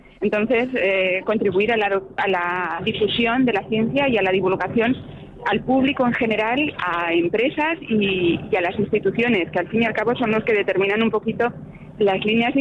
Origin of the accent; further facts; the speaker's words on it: Huesca, Aragon, Spain; born there; Sí, yo nací en Huesca y trabajo en la universidad en Zaragoza.